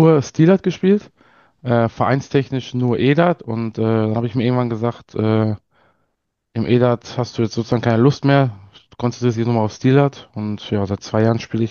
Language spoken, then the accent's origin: German; Hagen, North Rhine-Westphalia, Germany; Also ich komme aus der Nähe von Dortmund in Hagen.